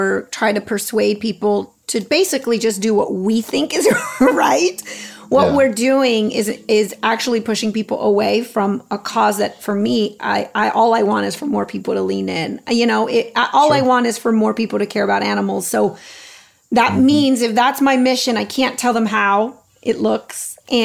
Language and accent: English; Texas, United States; And I'm from Texas. Just wanted to say, you mentioned Texas City. I live, mm-hmm. I'm here in Texas now. I moved back home during the pandemic.